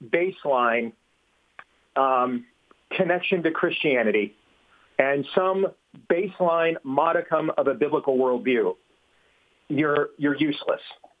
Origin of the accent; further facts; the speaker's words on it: Iowa, United States; I could see a Democratic governor winning my home state of Iowa next year